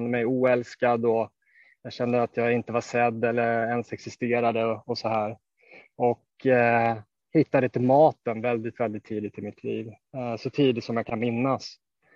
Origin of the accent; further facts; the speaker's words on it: Stockholm, Stockholm County, Sweden; Jag kommer från Stockholm. Jag växte upp utanför Stockholms södra förorter. Jag växte upp i ett svårt hem.